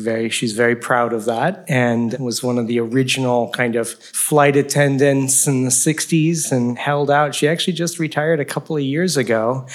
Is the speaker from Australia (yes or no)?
no; Cupertino, California, United States; Well, I grew up in Cupertino.